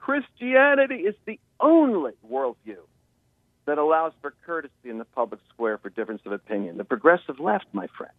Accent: Dallas-Fort Worth, Texas, United States; No, I can hold on. DFW is my hometown. It's where I'm from.

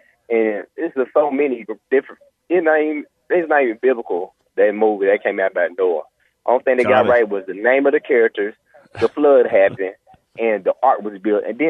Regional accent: Fort Worth, Texas, United States; I'm from Fort Worth, Texas.

